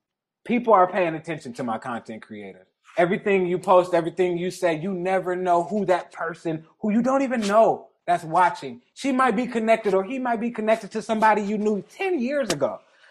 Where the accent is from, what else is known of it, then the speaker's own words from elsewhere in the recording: Detroit, Michigan, United States; Lee's is what we call it in Detroit. I'm from Detroit